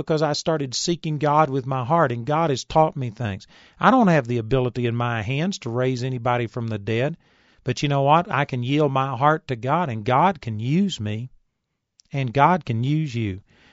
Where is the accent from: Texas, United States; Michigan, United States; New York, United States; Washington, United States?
Texas, United States; I'm a hick from Texas. I've had people make fun of me, talk about my hick voice, talk about how I sound like Gomer Pyle.